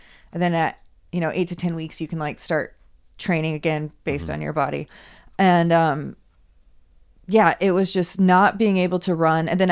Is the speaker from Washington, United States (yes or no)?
yes; Washington, United States; now in Colorado, United States; I grew up in Washington State, and so I'm no stranger to the rain. And I live in Colorado